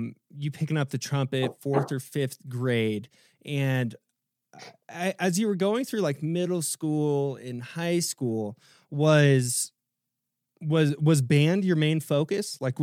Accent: Iowa, United States; Cause I'm originally from Iowa. So Iowa and the University of Maryland, they played each other.

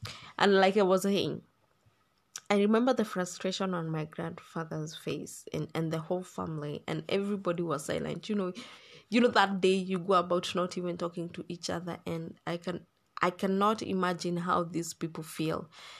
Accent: Laikipia County, Kenya; I was born and raised in Laikipia County.

